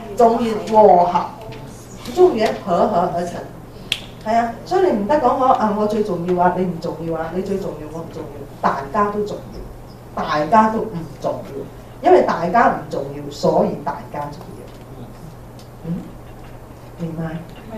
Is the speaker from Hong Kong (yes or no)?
no; Singapore; 我是新加坡來的，新加坡一年365日是咩天時？